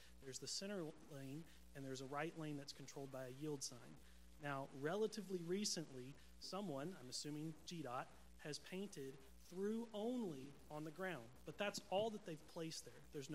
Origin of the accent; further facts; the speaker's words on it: Peachtree City, Georgia, United States; Just to give a little background on myself, I'm from Peachtree City, south of here